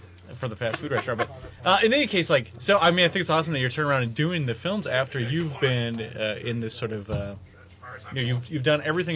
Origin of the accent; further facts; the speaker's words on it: Wisconsin, United States; my hometown in central Wisconsin